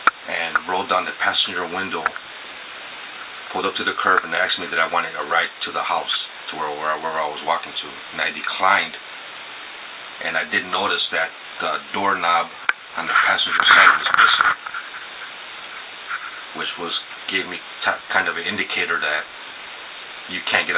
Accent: Chicago, Illinois, United States; I'm originally from Chicago, and back when I was a juvenile, back in 1977, I lived on the north side of Chicago.

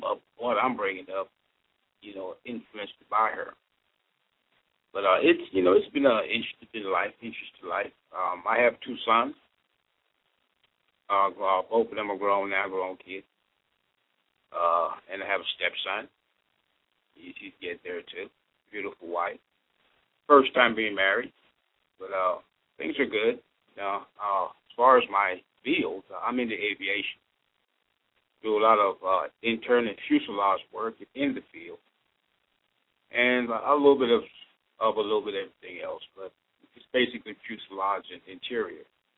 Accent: U.S. Virgin Islands; I'm from the Virgin Islands, a member of a six family, third child, mostly girls.

